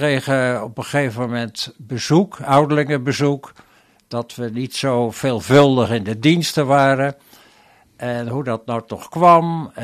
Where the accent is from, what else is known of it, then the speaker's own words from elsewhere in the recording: Voorschoten, South Holland, Netherlands; also born or lived in The Hague; now in Waddinxveen, Netherlands; ik kom uit Voorschoten, dus dichter bij Den Haag. En lang in Den Haag gewoond. En toen we gingen trouwen, toen was daar de mogelijkheid in Waddinxveen om een huis te kopen. En zo zijn we in Waddinxveen terechtgekomen.